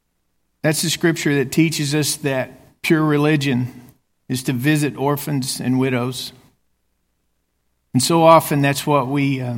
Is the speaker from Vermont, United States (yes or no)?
no; Amarillo, Texas, United States; When I was growing up in Amarillo, Texas, I met Michael in the seventh grade. We went to Amarillo Junior College and then West Texas State University.